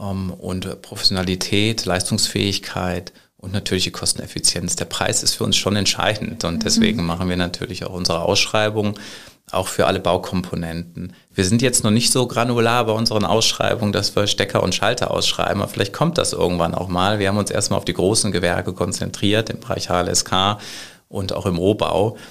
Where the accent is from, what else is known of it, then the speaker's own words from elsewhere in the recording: Düsseldorf, North Rhine-Westphalia, Germany; Komme ich natürlich aus Düsseldorf und wohne auch in Düsseldorf.